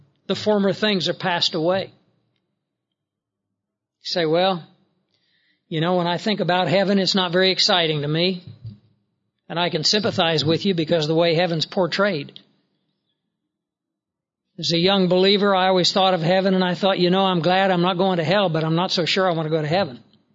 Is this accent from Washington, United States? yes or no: no; Kansas, United States; You know, I grew up out in the Flint Hills of Kansas. It's a wide area of big rolling country with rivers and woods and high hills and grassy bluffs and things like that.